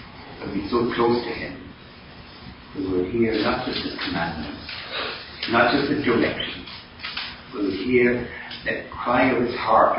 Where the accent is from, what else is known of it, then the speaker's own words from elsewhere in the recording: Ireland; I'm from Ireland